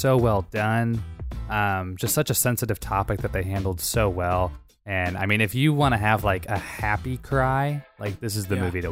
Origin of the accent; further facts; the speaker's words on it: St. Louis, Missouri, United States; Well, I'm from St. Louis, and so I was in fifth grade when they won the Super Bowl